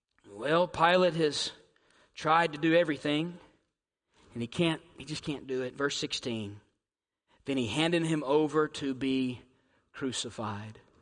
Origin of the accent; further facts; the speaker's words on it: United States; Listen, I'll tell you what, I'm American.